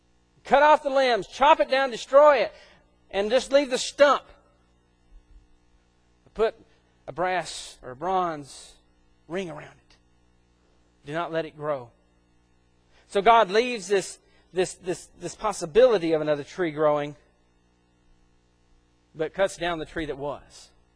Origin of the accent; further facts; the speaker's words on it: United States; but, you know, I'm an American, though, and I'm proud of that.